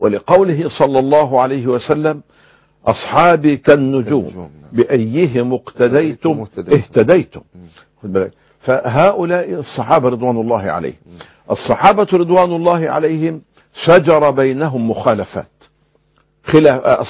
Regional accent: Mecca, Makkah Province, Saudi Arabia; شارع العزيزية عندنا في مكة

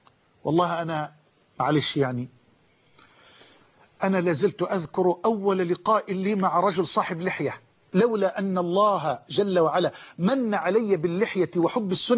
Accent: Damuh, Egypt; وكنت في هذا الوقت أعشق الأذان وأؤذن في مسجدنا في قريتنا المتواضعة دموه، ما كانش فيه لا كهرباء لسه ولا فيه الطرق مرصوفة

